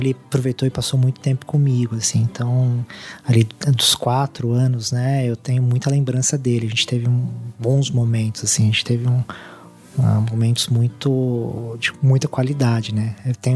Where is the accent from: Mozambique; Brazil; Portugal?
Brazil; São Bernardo do Campo, São Paulo; Meu pai operário do ABC, né? Sou de São Bernardo do Campo.